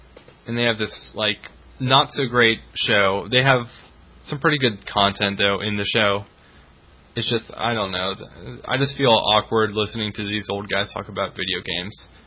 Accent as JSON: {"language": "English", "region": "Ohio", "country": "United States", "said": "they're from Cleveland, so I have sort of a bond with them because I'm also from Ohio."}